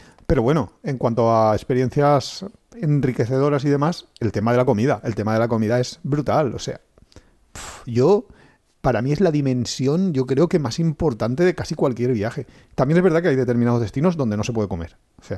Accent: Valencia, Valencian Community, Spain; Que nosotros somos de Valencia originalmente.

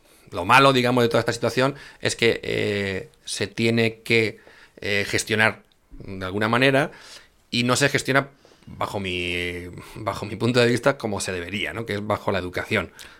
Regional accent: United States; No, o sea, yo vengo de Estados Unidos, que es un país con mucha gente.

